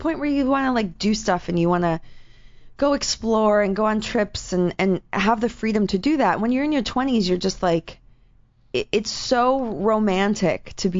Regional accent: Midwest, United States; Let me tell you, I'm from the Midwest.

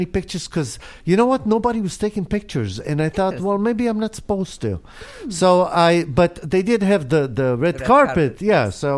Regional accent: Israel; I grew up in Israel

